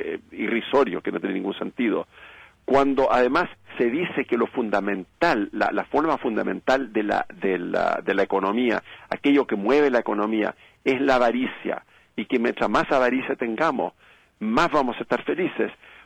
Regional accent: Chile; now in United States; Me temo de que aquí todavía que nos queda a nosotros en Estados Unidos, y me siento norteamericano como chileno

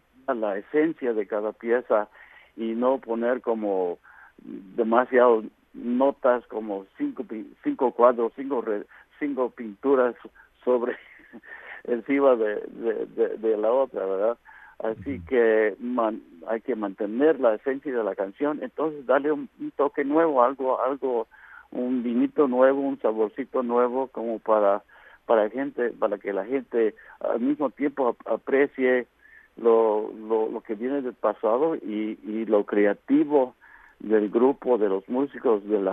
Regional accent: California, United States; Vivo en Washington, pero soy de California.

